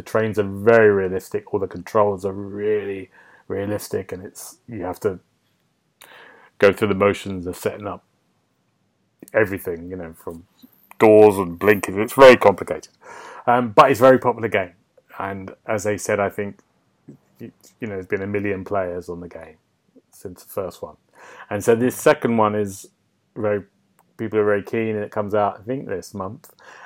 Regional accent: London, United Kingdom; And me being a Londoner, that's very exciting.

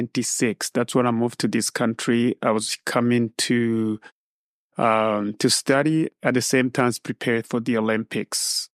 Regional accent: Burundi; I was born and raised in Burundi. It's a small country south of Rwanda, west of Tanzania, and east of Republic of Congo. We are separated by a big lake called Lake Tanganyika. And growing up in Burundi was very difficult.

